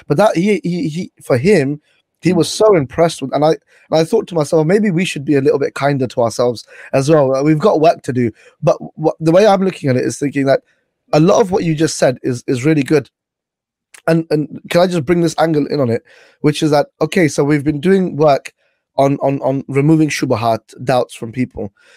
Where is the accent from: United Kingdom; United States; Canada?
United Kingdom; you have to sort of prove that I'm British